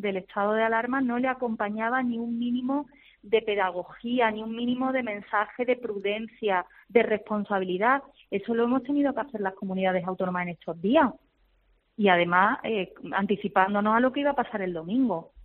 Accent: Málaga, Andalusia, Spain; Pues yo creo que ahí somos los malagueños los que marcamos un poco ese comportamiento

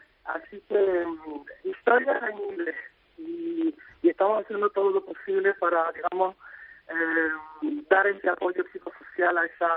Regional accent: Las Palmas de Gran Canaria, Canary Islands, Spain; accent: Canarian; Yo soy un adoptado de una familia en Las Palmas de Gran Canaria y mi acento es canario.

